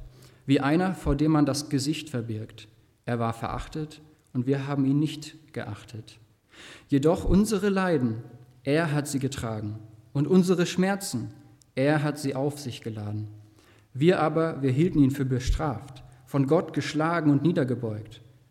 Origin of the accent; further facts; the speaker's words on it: Steinen, Baden-Württemberg, Germany; Wir kommen aus Steinen im Wiesental